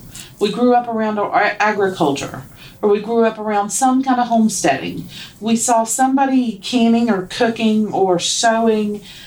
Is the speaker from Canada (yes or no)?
no; the South, United States; I'm from the South. I mean, where I come from is still considered the South. I'm from the Bubble Belt